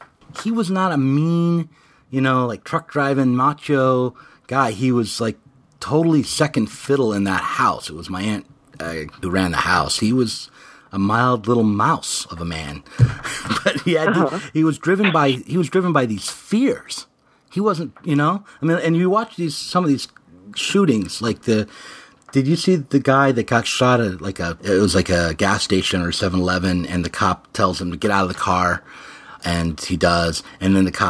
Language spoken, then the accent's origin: English; the South, United States; So we don't have to think that way. I come from the South.